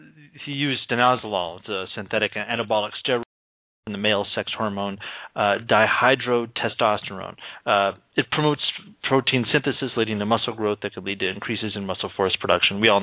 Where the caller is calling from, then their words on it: Australia; Because we're calling him from Australia, so I guess it's a sort of country code issue.